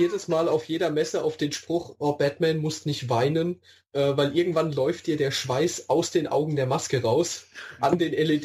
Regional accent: Mannheim, Baden-Württemberg, Germany; Ich komme aus Mannheim, das wird sich anbieten.

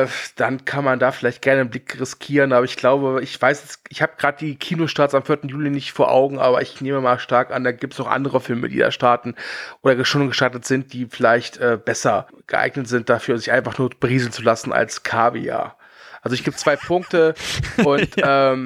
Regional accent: Rhineland, Germany; Für mich als Rheinländer zumindest.

